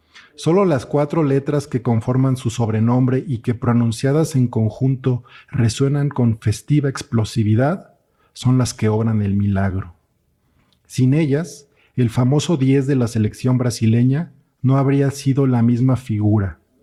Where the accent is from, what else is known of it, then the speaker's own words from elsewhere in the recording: Mexico City, Mexico; Yo soy de aquí de la Ciudad de México, ¿no?